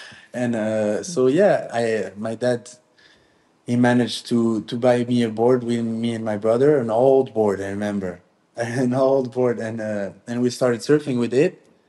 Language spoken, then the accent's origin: English; Agadir, Souss-Massa, Morocco; Okay, so I grew up in Agadir. It's a city down south of Morocco.